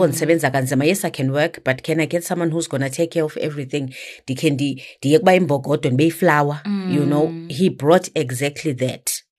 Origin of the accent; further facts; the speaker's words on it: Johannesburg, Gauteng, South Africa; also born or lived in Mdantsane, Eastern Cape; Originally, I'm from the Eastern Cape, Mdantsane. Mm-hmm. My parents moved here due to umsebenzi in the late 80s. So I practically grew up Johannesburg.